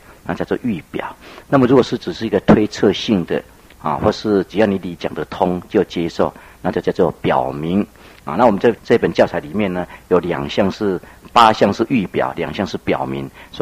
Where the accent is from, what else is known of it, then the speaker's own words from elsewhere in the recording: Taichung, Taiwan; 我从小在台中教会一直听到啊神学院啊为止啊，这么20几年当中